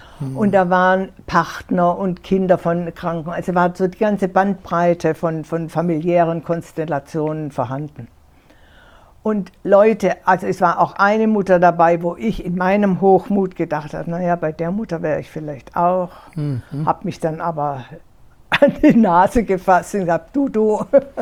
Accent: Karlsruhe, Baden-Württemberg, Germany; born there; bin zufällig in Karlsruhe

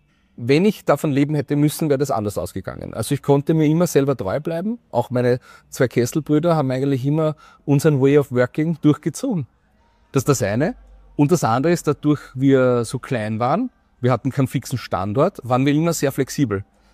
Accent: Vienna, Austria; ich bin auch aus Floridsdorf

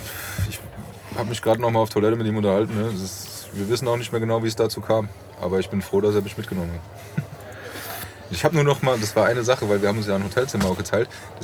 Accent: Frankfurt, Hesse, Germany; Aber ich komme aus Frankfurt und da ist halt … die Eins.

